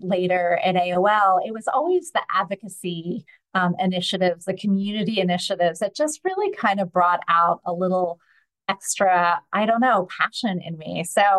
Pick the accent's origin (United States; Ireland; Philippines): United States; now in Vevey, Switzerland; Yes, I'm an American transplant in Switzerland, in Vevey. I've been here for a couple of years now